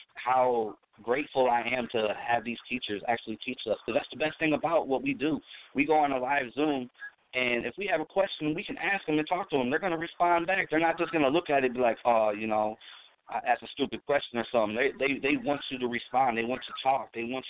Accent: South Bend, Indiana, United States; Yeah, I'm from South Bend, Indiana.

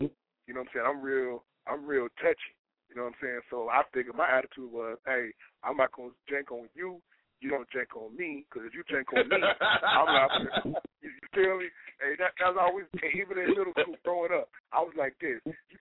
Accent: New York, United States; now in Georgia, United States; Hey, I'm from New York, but I do live in Georgia now. I'm from New York though.

